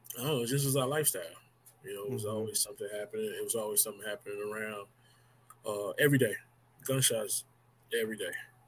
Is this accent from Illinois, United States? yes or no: yes; Chicago, Illinois, United States; I'm from Chicago. I was on the streets, man, pretty much for like 30 years.